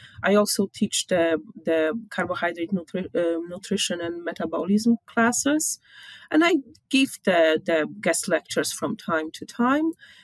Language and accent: English; Poland; moved away as an adult; now in Canada; I'm originally from Poland. I graduated from university, the most beautiful university in Europe, I may say, in Olsztyn. And I did my PhD and I came to Canada to do my postdoc.